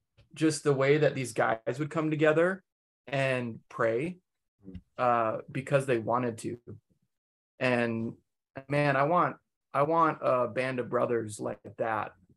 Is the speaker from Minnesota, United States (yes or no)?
yes; Minnesota, United States; So I mentioned I grew up in Minnesota. My parents love the Lord and we grew up going to church, and I'm really grateful for the church I was a part of.